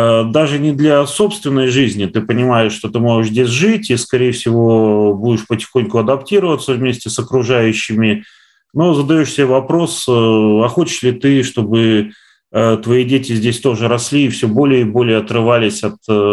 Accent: Kazakhstan; Я рос в Казахстане, я очень люблю Казахстан.

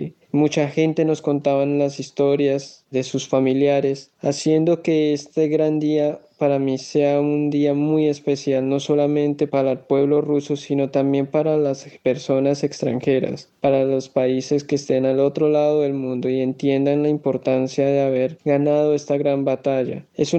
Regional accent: Colombia; now in Volgograd, Russia; Soy un estudiante colombiano que vive en la ciudad de Volgogrado.

